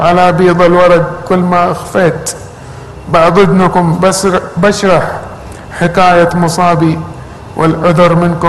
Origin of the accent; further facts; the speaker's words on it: Saudi Arabia; لكن في دربوها عندنا في السعودية الآن